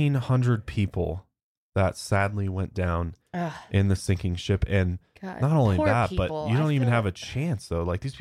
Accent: United States; accent: American; I'm so American. Got such an American accent.

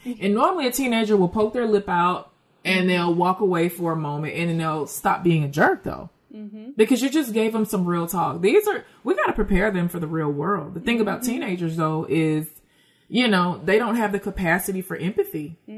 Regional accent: Tennessee, United States; but I'm also from the South. I'm also born and raised in Tennessee.

